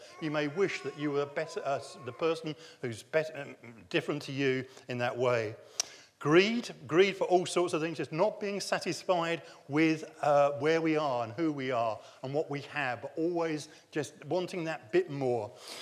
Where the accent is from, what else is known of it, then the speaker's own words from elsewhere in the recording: United Kingdom; I very rarely do because I'm British and, you know, I keep it all in.